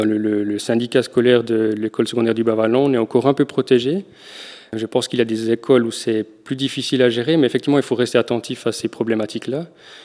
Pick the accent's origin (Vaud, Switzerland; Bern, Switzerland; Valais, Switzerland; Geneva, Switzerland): Bern, Switzerland; Sonvilliers; Je suis un enfant du Haut-du-Vallon, je viens de Sonvilliers, donc j'ai fait mes écoles à Sonvilliers, Renan et Saint-Imier. Et maintenant, j'habite dans le Zélande.